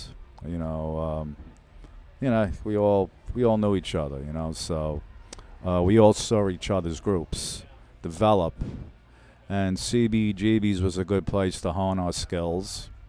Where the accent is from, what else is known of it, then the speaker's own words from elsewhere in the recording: Brooklyn, New York, United States; I showed what it was like living in Brooklyn, growing up in Brooklyn, what it was like going to school